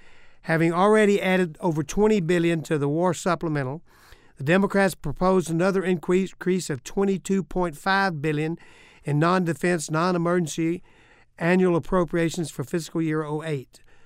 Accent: Texas, United States; But, you know, I think that the folks in Texas, I'm from Texas, and I've got a number that's been studied out real good.

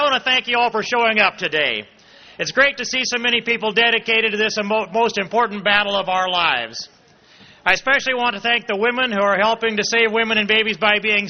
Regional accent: Iowa, United States; from Iowa.

